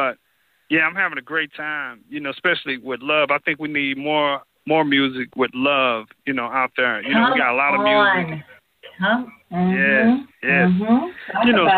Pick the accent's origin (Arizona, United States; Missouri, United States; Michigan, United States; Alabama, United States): Missouri, United States; St. Louis; also born or lived in Los Angeles / New York; now in Atlanta, United States; I lived in L.A., then I moved to New York. Now I'm in Atlanta and I'm from St. Louis.